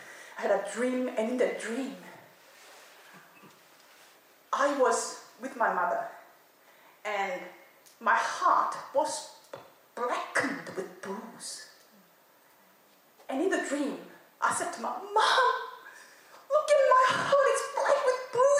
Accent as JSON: {"language": "English", "country": "South Korea", "accent": "Korean", "said": "It's my ancient Korean accent. I can never get rid of it."}